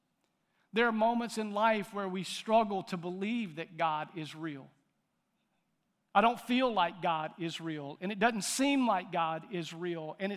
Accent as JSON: {"language": "English", "region": "the South", "country": "United States", "tie": "born or raised there", "said": "Or do I just believe because my mom and daddy took me to church and I was raised in the South?"}